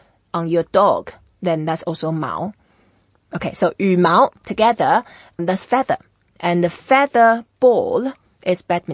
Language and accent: English; Taiwan; It's very popular when I grew up in Taiwan, and lots of people played it.